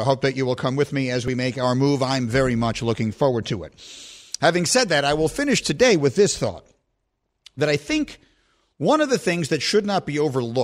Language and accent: English; New York, United States; I'm from New York, I'm not a fan of the Giants.